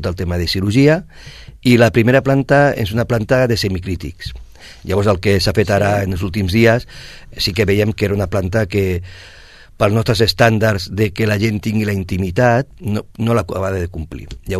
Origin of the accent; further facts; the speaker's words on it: Sabadell, Catalonia, Spain; Jo sóc de Sabadell